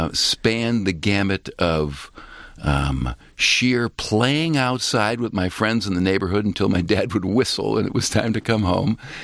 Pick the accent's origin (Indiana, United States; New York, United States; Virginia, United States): New York, United States; Buffalo; Of course. I grew up in Buffalo, New York, the third child, the only son to … who I loved dearly.